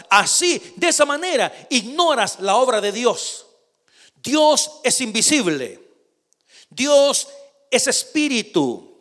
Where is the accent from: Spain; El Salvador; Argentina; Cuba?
El Salvador; allá en mi rancho, ¿verdad? En mi país, en El Salvador